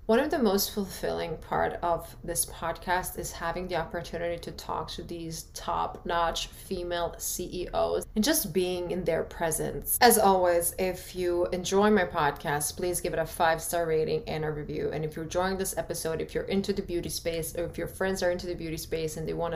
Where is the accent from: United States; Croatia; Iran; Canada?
Croatia; I think growing up in Croatia, I was also a war, and it's a very similar mindset